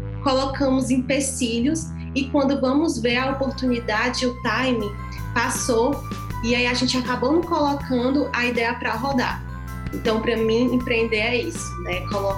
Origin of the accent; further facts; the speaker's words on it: Fortaleza, Ceará, Brazil; Sou de Fortaleza e sou formada em administração de empresas, com extensão também em marketing pela USP e pela ESPM.